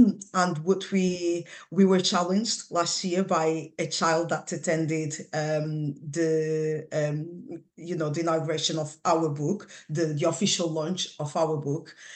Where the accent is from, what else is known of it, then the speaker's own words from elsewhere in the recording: Guinea-Bissau; I'm originally from Guinea-Bissau, which was colonized by Portugal.